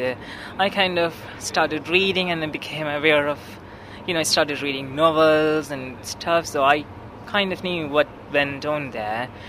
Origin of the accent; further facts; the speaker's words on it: Sri Lanka; I come from Sri Lanka and I'm 22 years old.